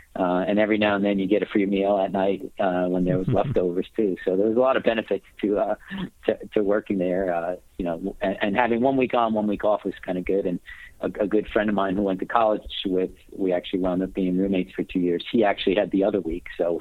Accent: Staten Island, New York, United States; But grew up in Staten Island, New York, the forgotten borough of New York City. Went to Catholic

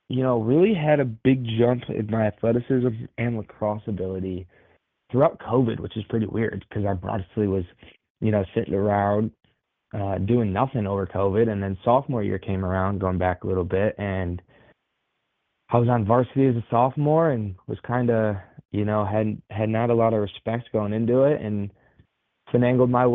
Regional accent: Pittsford, New York, United States; Yeah, I am born and raised in Rochester, New York, specifically Pittsford, and I am the youngest.

